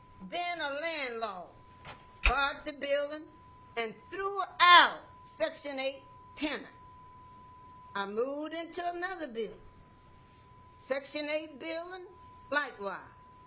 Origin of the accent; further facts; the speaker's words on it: Mississippi, United States; I grew up in Mississippi. My mother was a sharecropper.